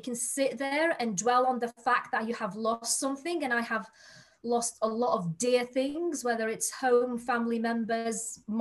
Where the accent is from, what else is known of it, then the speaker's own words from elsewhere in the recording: Iraq; moved away as an adult; So I am from Iraq in origin. So I have grown up through the 80s war, the 90s war, left my country because of the 2003 war.